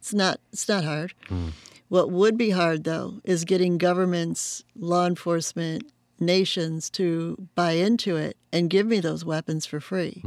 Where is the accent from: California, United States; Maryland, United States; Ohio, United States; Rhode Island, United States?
California, United States; San Francisco; No, see, I came from San Francisco, and it was funny that we're in North Hollywood.